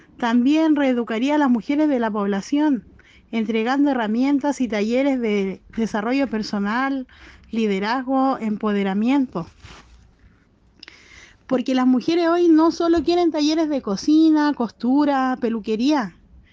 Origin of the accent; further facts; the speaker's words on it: Iquique, Tarapacá, Chile; Soy de Iquique y tengo 37 años.